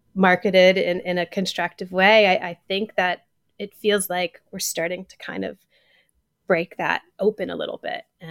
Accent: Atlanta, Georgia, United States; I grew up in Atlanta. And so my mom does cardio dance like several times a week at this local suburban studio

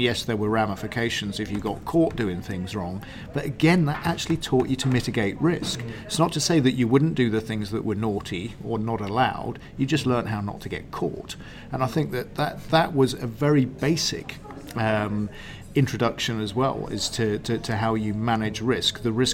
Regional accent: Cyprus; I think growing up in Cyprus during the 1970s was wonderful.

